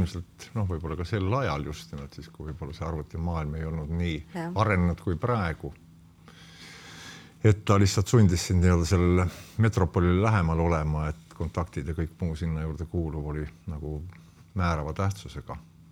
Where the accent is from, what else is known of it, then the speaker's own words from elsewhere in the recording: Saare County, Estonia; ma olen ka Saaremalt.